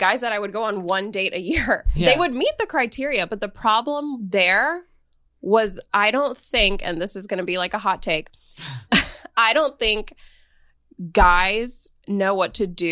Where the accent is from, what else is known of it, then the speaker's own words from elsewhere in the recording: Gujarat, India; You have to like be from the same community as me. So I'm Gujarati Indian.